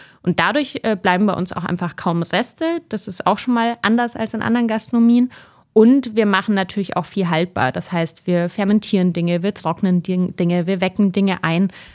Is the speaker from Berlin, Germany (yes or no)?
no; Bavaria, Germany; Ich bin in Bayern aufgewachsen, deshalb ist das so ein bisschen meine Kindheitsküche.